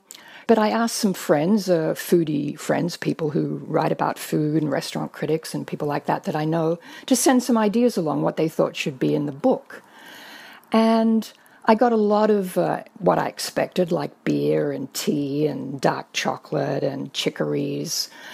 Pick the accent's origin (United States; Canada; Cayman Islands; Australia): Australia; I grew up in Australia.